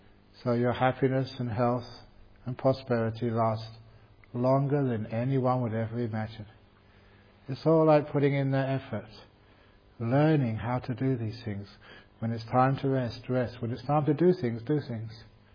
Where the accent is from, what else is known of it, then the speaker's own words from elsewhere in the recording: England, United Kingdom; the country where I grew up in England